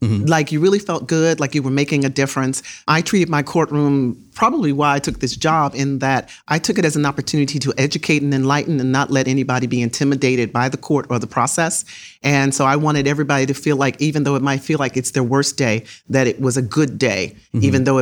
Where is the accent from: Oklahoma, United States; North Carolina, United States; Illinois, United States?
Illinois, United States; Chicago; So I always start with the fact that I grew up in Chicago, Illinois. I still call Chicago home.